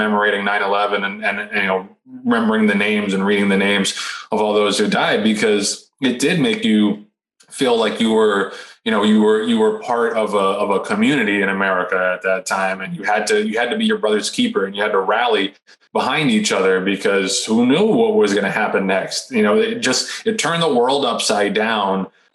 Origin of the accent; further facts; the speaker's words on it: New York, United States; But it was obviously a very, very hard thing to deal with as a New Yorker.